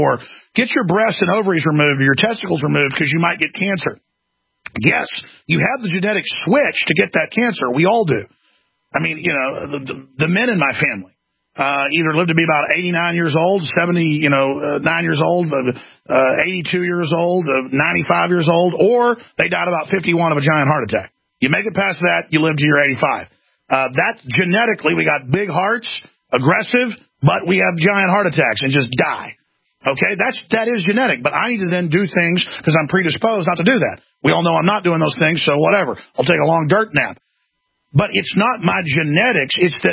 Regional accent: Texas, United States; Well, they can't snow job me. I'm from Texas. I mean, it's got to be a third of my family has been recruited and been in this.

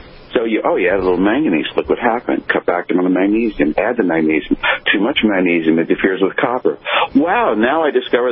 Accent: New York, United States; When I grew up on Long Island, and I used to fish a lot.

